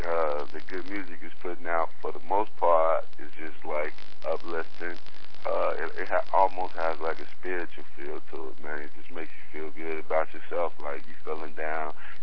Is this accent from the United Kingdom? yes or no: no; Chicago, Illinois, United States; And when I say the goal, I'm speaking of Chicago. I'm from the South Side, 87, you know what I'm saying?